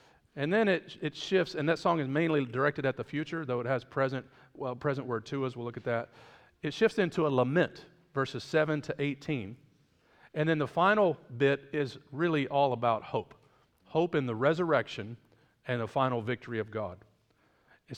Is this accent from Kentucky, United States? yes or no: yes; Kentucky, United States; also born or lived in Detroit; Now, I was born in the Motor City in Detroit. I grew up in a very small town in Kentucky.